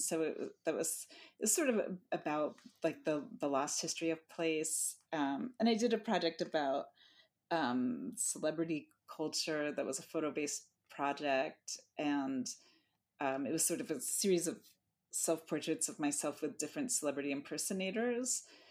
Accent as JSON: {"language": "English", "region": "East Coast", "country": "United States", "tie": "born or raised there", "said": "I grew up on the East Coast and had gone to college on the East Coast, and so when I moved to San Diego for grad school, it was kind of my first time experiencing the West."}